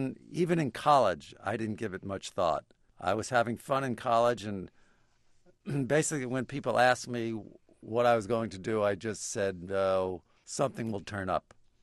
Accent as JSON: {"language": "English", "town": "Brooklyn", "region": "New York", "country": "United States", "tie": "born or raised there", "said": "I grew up in Brooklyn in in Sheepshead Bay. I lived right under the Belt Parkway, and there were four buildings, which was my little universe."}